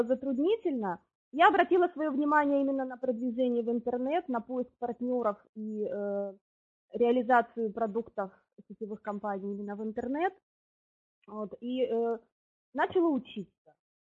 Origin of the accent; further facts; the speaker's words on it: Far East, Russia; now in Turkey; Я уже 7 лет живу в Турции, а сама я с Дальнего Востока.